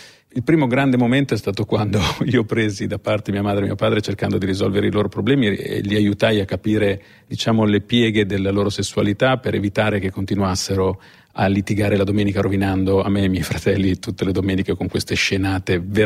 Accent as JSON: {"language": "Italian", "town": "Ravenna", "region": "Emilia-Romagna", "country": "Italy", "tie": "born there", "said": "da bambino sono nato a Ravenna io, quindi anarchico, anche c'è l'elemento del romagnolo anarchico."}